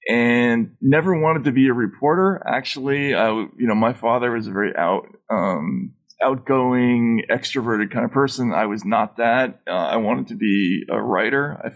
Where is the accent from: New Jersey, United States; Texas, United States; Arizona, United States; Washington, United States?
New Jersey, United States; New Brunswick; born there; I was born in New Brunswick, New Jersey. My father was a student at Rutgers University at the time.